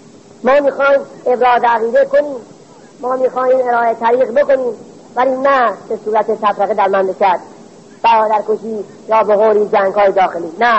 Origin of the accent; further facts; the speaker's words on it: Iran; به عنوان یک ایرانی، بلکه به عنوان یک هموطن